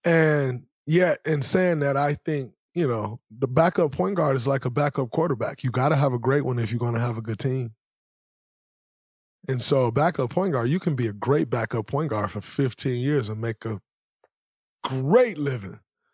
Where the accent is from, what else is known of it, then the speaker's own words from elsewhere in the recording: Saginaw, Michigan, United States; I'm from Saginaw, Michigan.